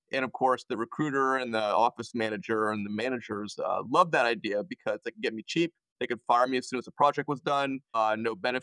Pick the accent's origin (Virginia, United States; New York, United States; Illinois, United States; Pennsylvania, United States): Pennsylvania, United States; Pittsburgh; And really what happened was that I'm from Pittsburgh